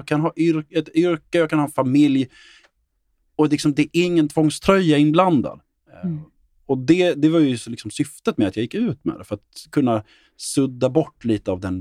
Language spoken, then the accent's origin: Swedish; Skåne, Sweden; eller att jag är skåning eller någonting.